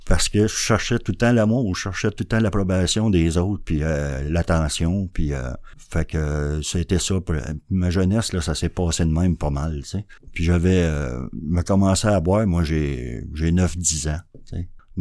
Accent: Montreal, Quebec, Canada; J'ai grandi à Montréal, puis dans l'Est, puis l'Angelier, dans ces coins-là.

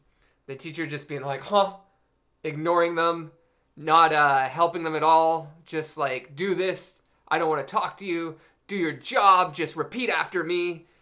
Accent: England, United Kingdom; even though I'm from England, where English is born.

